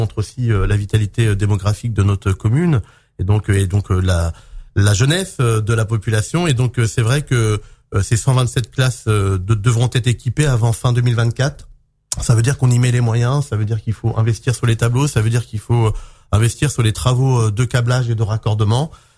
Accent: Limay, Île-de-France, France; moi, j'ai grandi à Limay, je suis un enfant de la ville

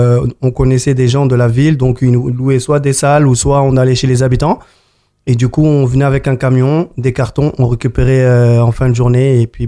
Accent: Dondou, Matam, Senegal; Dondou. Vers Matam.

